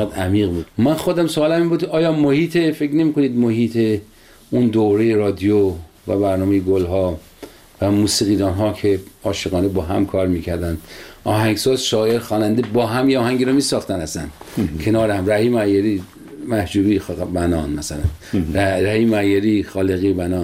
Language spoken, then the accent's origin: Persian; Sangsar, Semnan, Iran; غذای سنتی ولایت ما سنگسر، یکی از دهات شمال سمنان